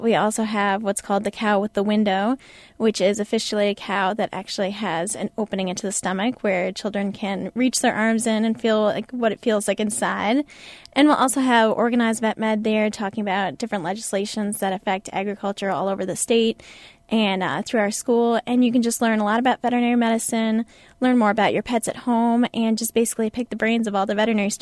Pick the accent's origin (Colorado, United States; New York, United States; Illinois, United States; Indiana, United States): Illinois, United States; Aurora; I'm from Aurora, so I'm hoping to go back around to the Chicagoland area and work in a small animal practice